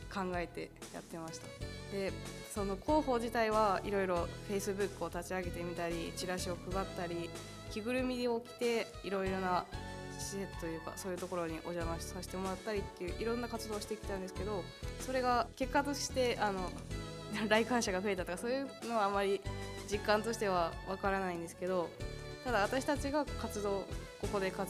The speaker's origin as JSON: {"language": "Japanese", "region": "Kochi", "country": "Japan", "said": "私高知県出身なんですけど"}